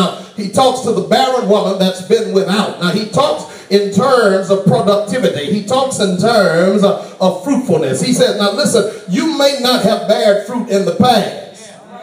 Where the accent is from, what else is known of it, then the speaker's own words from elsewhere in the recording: Houston, Texas, United States; I'm from Fifth Ward.